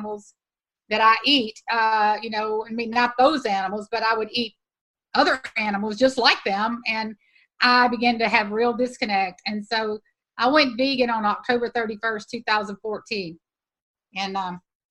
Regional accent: Houston, Texas, United States; born there; I was born in Houston, Texas. I was the typical Texas girl that had a collection of leather boots

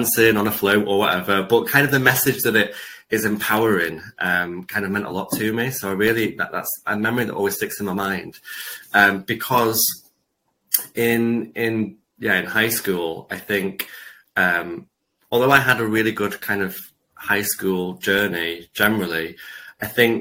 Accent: Manchester, North West England, United Kingdom; growing up in Manchester, Manchester in the kind of mid to late 90s

